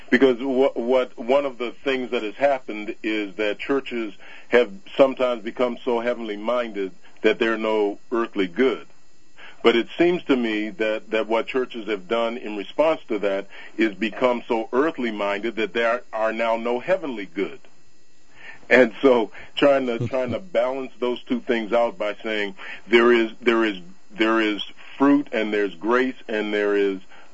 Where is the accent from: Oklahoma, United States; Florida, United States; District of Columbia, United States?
District of Columbia, United States; Washington; I did not see anything from that, but I tell you, I grew up in Washington, D.C., and you don't even want to know. There are 30 rallies a day.